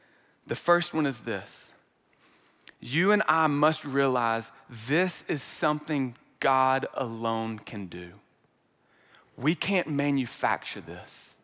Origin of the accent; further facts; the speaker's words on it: Birmingham, Alabama, United States; if the Apostle Paul was from my hometown, Birmingham, Alabama, he would have used the word y'all.